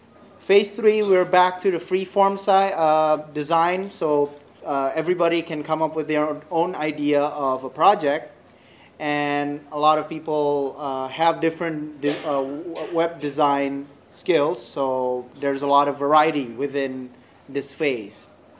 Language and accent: English; Indonesia; English is a second language; Oh, I'm also from Indonesia.